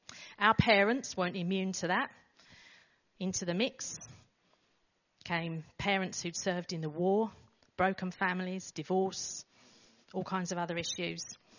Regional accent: Billericay, East of England, United Kingdom; We grew up in Billericay.

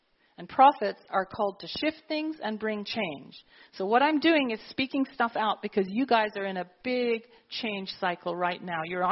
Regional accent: England, United Kingdom; actually as English people we don't get. We do not get it.

